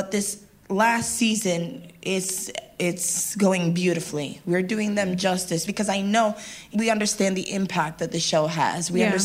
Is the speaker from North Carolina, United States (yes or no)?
no; New York, United States; not really, because I grew up in New York.